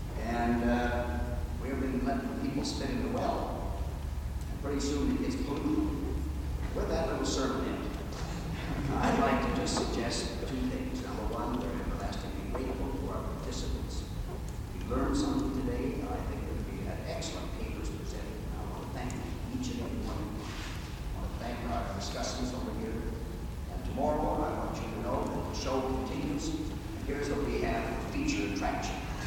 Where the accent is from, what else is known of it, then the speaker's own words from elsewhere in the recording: Minnesota, United States; I'm a senator from Minnesota.